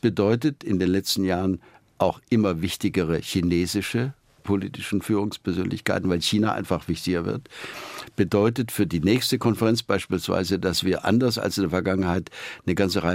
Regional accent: Baden-Württemberg, Germany; Ich stamme ja aus Süddeutschland, bin in der Nähe von Schwarzwald und Schwäbischer Alb aufgewachsen.

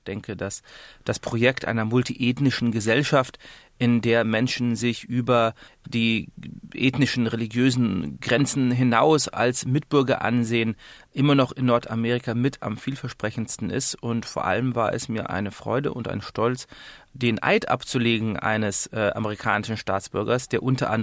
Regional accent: Germany; born there; Ich bin jüdisch, meine Eltern sind in Polen aufgewachsen, dann dort rausgeschmissen worden. Ich bin in Deutschland geboren, aber habe mich nie ganz zugehörig gefühlt. Ich bin geboren 1982

